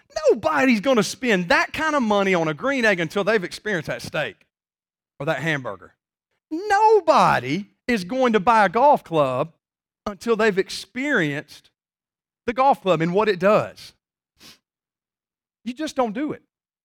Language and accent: English; Monroe, United States; I'm from Monroe. You know, I gotta understand in Monroe terms. So I'm going to give it to you in Monroe, okay?